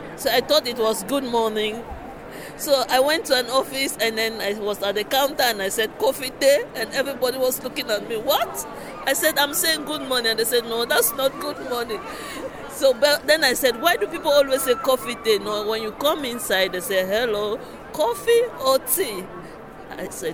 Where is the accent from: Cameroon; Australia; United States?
Cameroon; now in Netherlands; I'm from Cameroon.